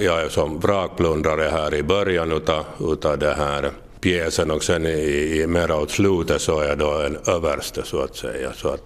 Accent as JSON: {"language": "Swedish", "town": "Hindersby", "region": "Uusimaa", "country": "Finland", "tie": "born or raised there", "said": "jag är ju född här i Hindersby, så jag har ju varit med här från barnbenen, så att säga."}